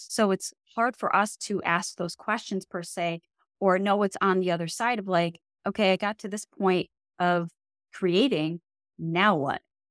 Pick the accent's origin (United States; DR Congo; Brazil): United States; New Jersey; We met up in person in New Jersey. We're both from Jersey.